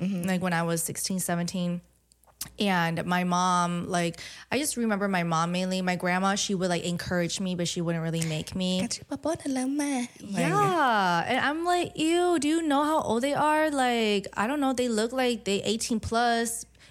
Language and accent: English; United States; growing up in America and knowing that this wasn't really what we knew and did, but we brought it over here.